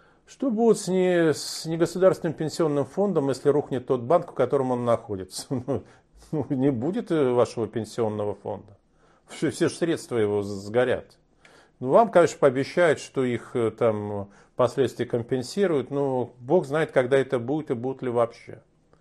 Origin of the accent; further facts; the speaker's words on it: Estonia; Я сам из Эстонии.